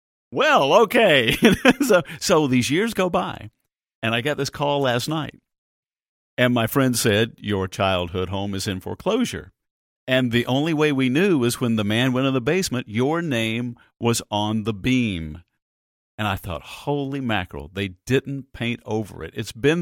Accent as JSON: {"language": "English", "country": "United States", "said": "because being an American, and we don't have anything like this"}